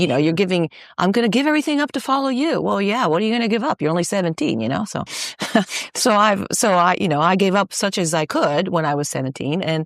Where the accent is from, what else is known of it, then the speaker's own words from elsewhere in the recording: Rome, Lazio, Italy; I grew up in Italy. I grew up in Rome, right in the lap of the Vatican, as you might say.